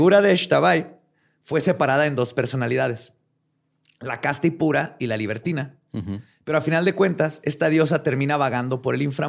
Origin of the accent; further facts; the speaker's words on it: Mexico; así somos los mexicanos